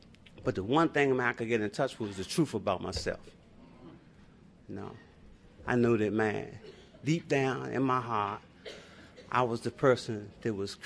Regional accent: Washington, United States; and I'm out the inner city, I'm from Washington. All y'all ain't from Washington, y'all don't know me

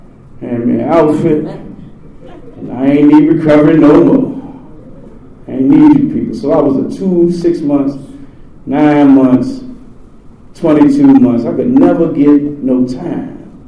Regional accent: Washington, District of Columbia, United States; See, I come from Southeast Washington, D.C., right? And over Southeast, they don't play fair, right?

